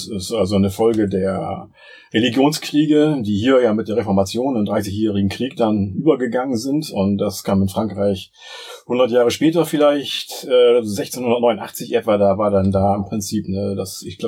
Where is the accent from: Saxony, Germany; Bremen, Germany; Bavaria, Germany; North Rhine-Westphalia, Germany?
Bremen, Germany; now in Berlin, Germany; meine Familie wohnt seitdem dann in Bremen halt und ich bin dann von Bremen aus zum Studium nach Berlin gegangen.